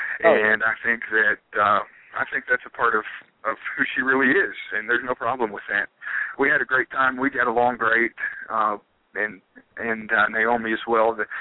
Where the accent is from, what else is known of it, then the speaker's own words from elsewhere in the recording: Tennessee, United States; I grew up in Jim Cornette's territory up in Northeast Tennessee